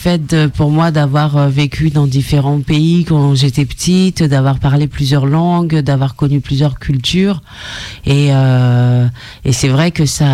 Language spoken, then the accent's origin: French; Transylvania, Romania; also born or lived in Congo; J'ai grandi en Transylvanie.